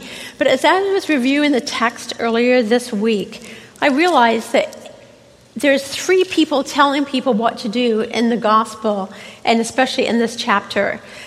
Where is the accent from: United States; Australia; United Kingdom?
United Kingdom; England; I grew up in England and we went there almost every Sabbath afternoon.